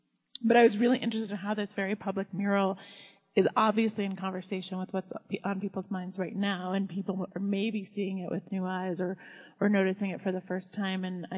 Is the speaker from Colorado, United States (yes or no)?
yes; Colorado, United States; moved away; I'm from Colorado, I've been away for 25 years, and I travel back and forth at least once a year